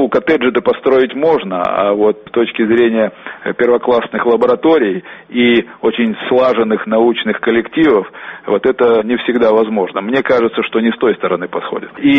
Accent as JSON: {"language": "Russian", "town": "Novosibirsk", "region": "Novosibirsk Oblast", "country": "Russia", "tie": "born there", "said": "я родился в Новосибирске, и очень часто бывал в Академгородке"}